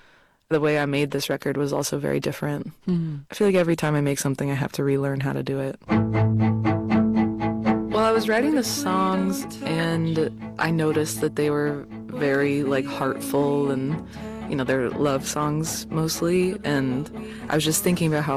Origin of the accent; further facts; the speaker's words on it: Richmond, Virginia, United States; also born or lived in Philadelphia; now in Los Angeles, United States; I moved across the country. Like, I'm from Richmond, Virginia, and then lived in Philly, and now I'm living in LA, which feels so different.